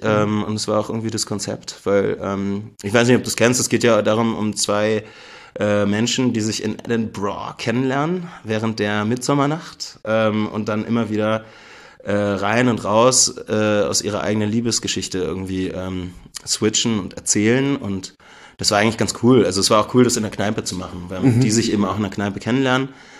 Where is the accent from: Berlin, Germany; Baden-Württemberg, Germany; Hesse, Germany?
Berlin, Germany; Ich komme eigentlich aus Berlin, bin da geboren und aufgewachsen und dann habe ich diverse Dinge getan in meinem Leben und als letztes, bevor ich nach Memmingen gegangen bin, Schauspiel studiert in Ludwigsburg, in der Nähe von Stuttgart.